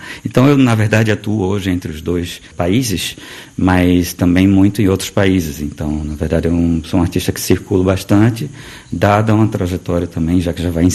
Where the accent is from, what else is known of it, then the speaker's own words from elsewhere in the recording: Recife, Pernambuco, Brazil; also born or lived in Manaus / Rio de Janeiro; Bom, eu sou nascido em Manaus, mas por uma contingência, porque minha família é pernambucana. Então, meus pais estavam estudando ecologia nos anos 70, quando eu nasci lá. E depois me mudei para Recife, morei também no Rio de Janeiro.